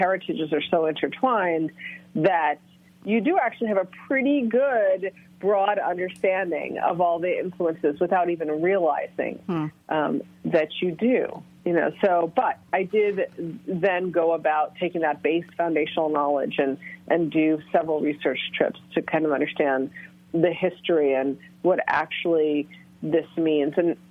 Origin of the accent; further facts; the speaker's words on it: Trinidad & Tobago; not just the narrow viewpoint I had as a Trinidadian American looking into my family